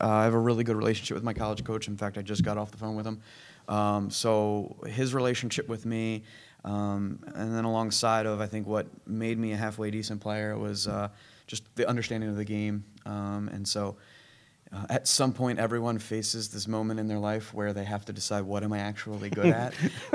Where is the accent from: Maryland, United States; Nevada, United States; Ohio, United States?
Maryland, United States; Baltimore; I grew up in Baltimore and just kind of traveled around the Mid-Atlantic where lacrosse took me.